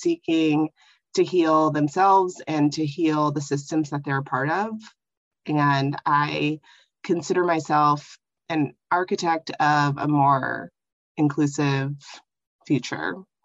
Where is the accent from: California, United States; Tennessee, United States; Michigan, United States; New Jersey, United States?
Tennessee, United States; born there; I was born in Tennessee, which is the home of my ancestors.